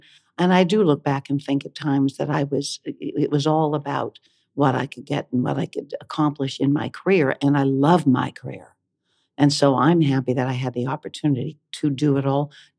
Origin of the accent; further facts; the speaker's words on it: Johnstown, Pennsylvania, United States; now in New York, United States; I grew up in Johnstown, Pennsylvania, and my mother used to take dance class with Gene Kelly.